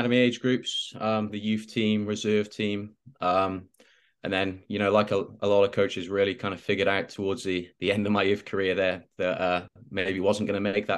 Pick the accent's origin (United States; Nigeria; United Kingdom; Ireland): United Kingdom; Wales; So I grew up in a small town in Mid Wales back in the UK